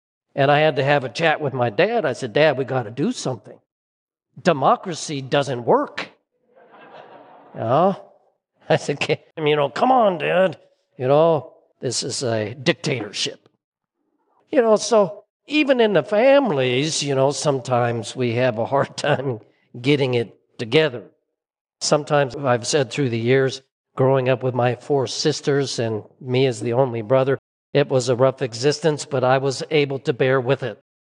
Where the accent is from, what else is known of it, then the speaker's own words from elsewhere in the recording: Seattle, Washington, United States; we grew up on the Puget Sound in Seattle, and oftentimes it was rainy through the year